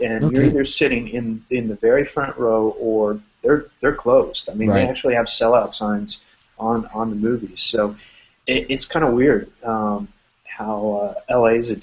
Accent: Orlando, Florida, United States; You know, when I was a kid growing up in Orlando, we had a Navy base in Orlando.

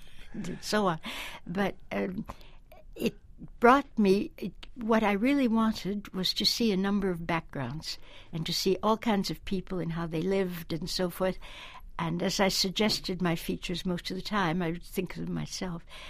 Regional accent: Canada; now in Paris, France; I am Canadian. I'm not something else. It's my passport.

